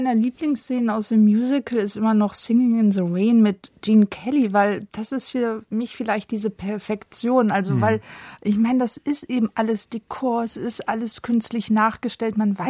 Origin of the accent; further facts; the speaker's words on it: Rhineland, Germany; also ich komme ja aus dem Rheinland, ne?